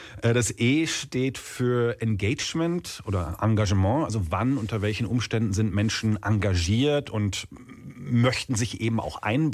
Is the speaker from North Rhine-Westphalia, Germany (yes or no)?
yes; Hamm, North Rhine-Westphalia, Germany; ich komme aus Hamm